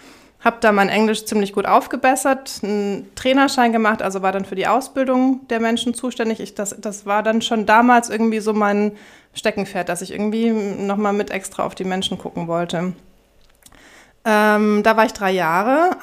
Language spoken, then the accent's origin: German; Stuttgart, Baden-Württemberg, Germany; also born or lived in Oman; Ursprünglich bin ich Stuttgarterin, also Spätzlesfresserin, sagt mein Sohn jetzt. hört man zum Glück nicht mehr. Im Oman waren wir 5 Jahre